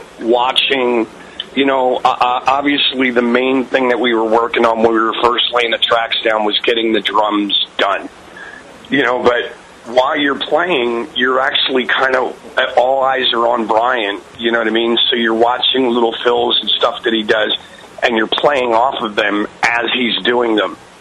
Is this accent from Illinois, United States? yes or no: no; Philadelphia, Pennsylvania, United States; You know, Doug and I go back, we're both from Philadelphia.